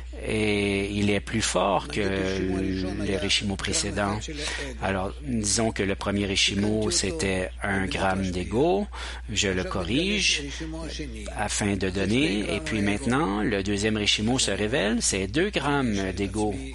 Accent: Chile; French is a second language; moi-même je viens du Chili de l'Amérique du Sud

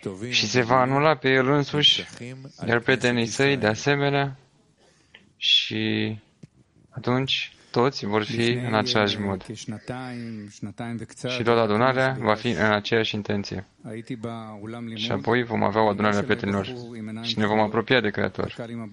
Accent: Romania; Dar eu sunt și român și ce înseamnă asta?

